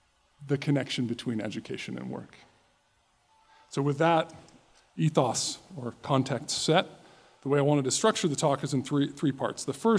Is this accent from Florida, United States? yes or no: no; Chicago, Illinois, United States; now in Moscow, United States; I'm from Chicago. I grew up in Chicago. I moved to NSA in 2000 and moved to Moscow to come to NSA in 2002.